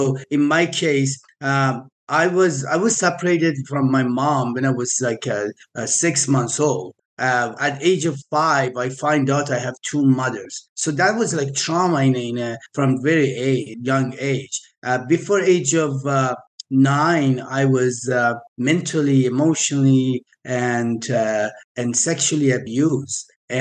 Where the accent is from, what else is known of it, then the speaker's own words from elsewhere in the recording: Iran; English is a second language; originally I'm from Iran, and you know, I grew up in a family of loving family.